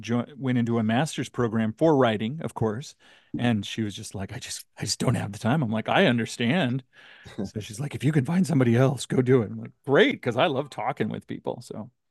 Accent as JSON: {"language": "English", "region": "Utah", "country": "United States", "lives_now": "Southern California, United States", "said": "I'm not from here. I'm not from the Southern California. I'm from Utah, where we get weather."}